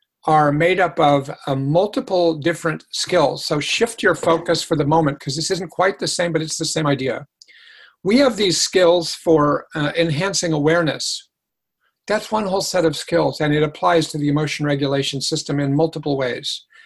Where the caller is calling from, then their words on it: Massachusetts, United States; I'm talking from Massachusetts at 6 o'clock Eastern Time.